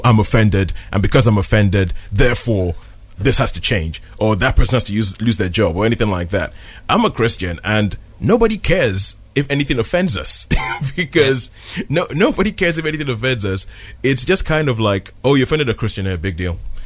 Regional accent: Nigeria; now in United Kingdom; I grew up in Nigeria, came to England from 1996

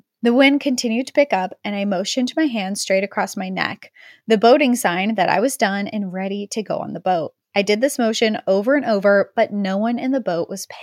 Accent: Oregon, United States; For context, I grew up in Southern Oregon and have fond memories of boating and being on the water every summer growing up as a kid.

